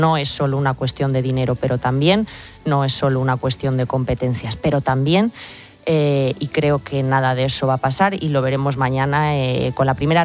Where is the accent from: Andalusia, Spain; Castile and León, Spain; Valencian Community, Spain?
Castile and León, Spain; En mi tierra, en Castilla y León, llevan casi 40 años sin gobernar